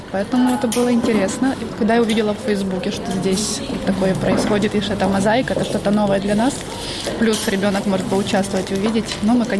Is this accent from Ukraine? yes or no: yes; Zhytomyr Oblast, Ukraine; now in Riga, Latvia; Ну, мы попали, мы из Житомирской области.